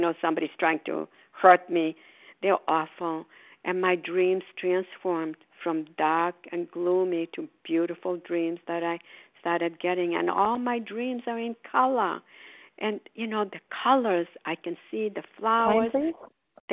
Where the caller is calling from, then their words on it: Port Charlotte, Florida, United States; grateful, recovered, compulsive overeater, and I'm calling from Port Charlotte, Florida.